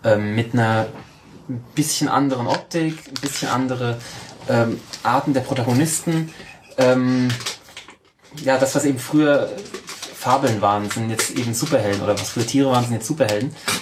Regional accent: Austria; ich bin Österreicher.

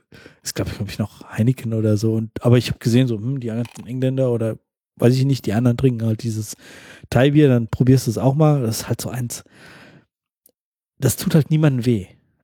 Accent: Germany; Naja, ich komme aus Deutschland, Großbritannien ist lokal genug.

